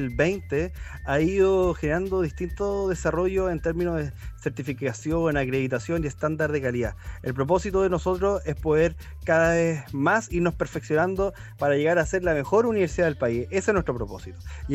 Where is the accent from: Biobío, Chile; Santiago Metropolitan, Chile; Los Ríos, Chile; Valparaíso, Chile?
Santiago Metropolitan, Chile; Santiago; yo que soy santiaguino